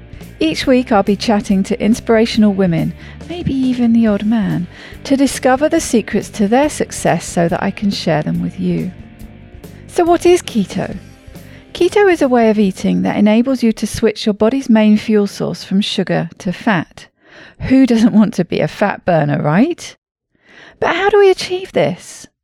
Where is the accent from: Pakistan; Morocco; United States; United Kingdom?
United Kingdom; I'm a Brit, so I can't help but mention the weather.